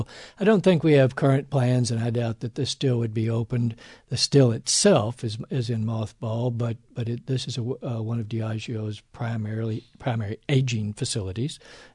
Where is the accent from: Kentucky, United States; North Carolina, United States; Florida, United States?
Kentucky, United States; Louisville; It's right here in Louisville where I grew up